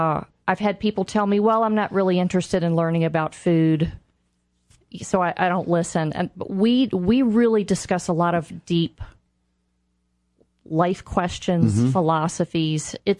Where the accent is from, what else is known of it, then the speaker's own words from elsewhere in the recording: Richmond, Virginia, United States; And my family is from Virginia. I grew up in Richmond, but both parents are from the Shenandoah Valley.